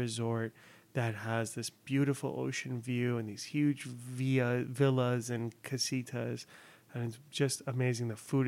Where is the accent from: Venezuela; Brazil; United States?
United States; California; now in Los Angeles, United States; Because I grew up in the South Bay and Orange County.